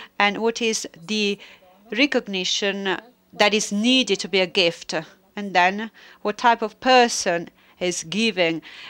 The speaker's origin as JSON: {"language": "English", "country": "Uruguay", "second_language": "English", "lives_now": "Argentina", "said": "I'm from Uruguay, but I live in Argentina."}